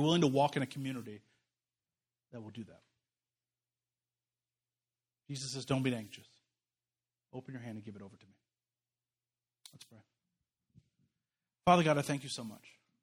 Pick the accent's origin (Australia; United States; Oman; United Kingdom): United States; Kansas City; I'm from Kansas City. We know how to take time. Low and slow on everything barbecue.